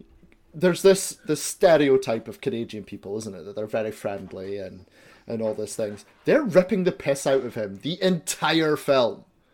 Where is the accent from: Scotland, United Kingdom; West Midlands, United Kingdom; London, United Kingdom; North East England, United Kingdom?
Scotland, United Kingdom; Also, as well, we're Scottish. We say about all the fucking time.